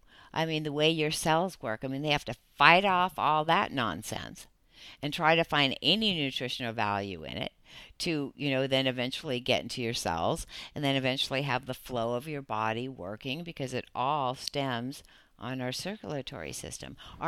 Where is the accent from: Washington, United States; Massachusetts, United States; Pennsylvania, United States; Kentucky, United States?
Washington, United States; Seattle; I grew up in Seattle, Washington. I started drinking coffee when I was 12 years old